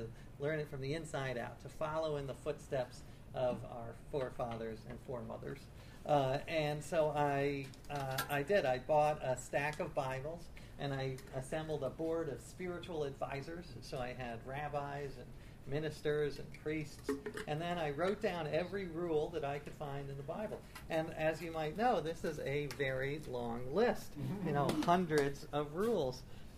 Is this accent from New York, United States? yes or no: yes; New York City, New York, United States; And this came about because I grew up with no religion at all. I grew up in New York City.